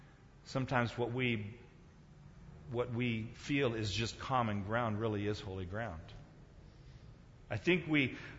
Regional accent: South Korea; now in United States; As a child growing up in Korea

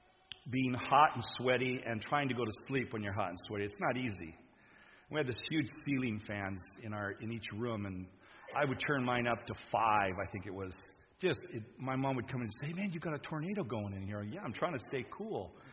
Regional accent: Borneo, Malaysia; quite the opposite from my experience growing up in Borneo.

